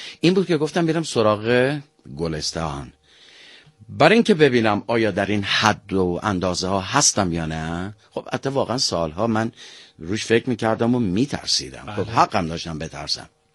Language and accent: Persian; Iran; ببین من به عنوان یک ایرانی